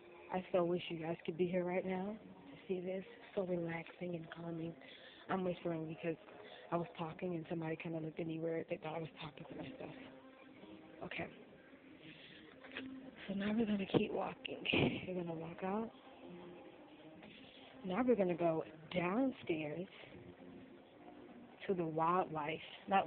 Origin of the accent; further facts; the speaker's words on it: Houston, Texas, United States; Growing up in Houston, not so much. Galveston's water is not very clean.